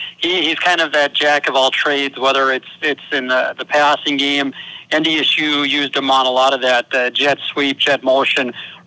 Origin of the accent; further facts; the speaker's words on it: Maddock, North Dakota, United States; Manoc, North Dakota, and Benson County, right up by Devil's Lake.